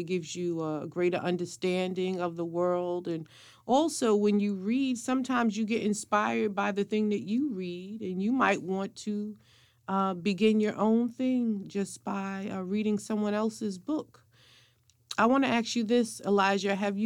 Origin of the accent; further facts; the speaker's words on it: Brooklyn, New York, United States; growing up in Brooklyn, we used to have a neighbor